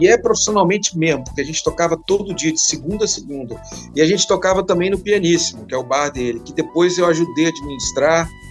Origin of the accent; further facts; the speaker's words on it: Belo Horizonte, Minas Gerais, Brazil; nós somos de Belo Horizonte